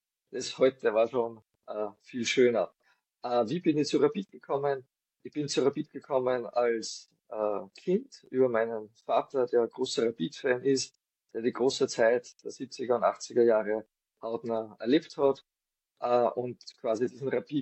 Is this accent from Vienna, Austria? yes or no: no; Salzburg, Austria; Bin kein Wiener, bin eigentlich aus Salzburg, gebürtig aus der Stadt Salzburg und lebe jetzt mit meiner Frau etwas außerhalb, hinter der Landesgrenze in Oberösterreich, in einem kleinen Ort.